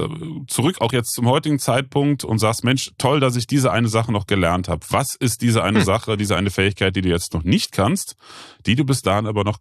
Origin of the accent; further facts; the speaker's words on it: Rhineland, Germany; wir sind ja beide Rheinländer, wir könnten jetzt hier auch ein bisschen auf Rheinländisch schwade, ja.